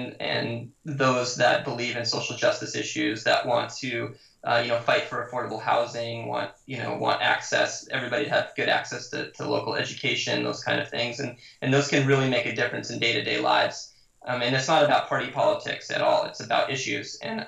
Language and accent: English; Montana, United States; also born or lived in Oregon; now in Long Beach, United States; I live down in Long Beach, California. I grew up in Montana, lived in Oregon a long time as well.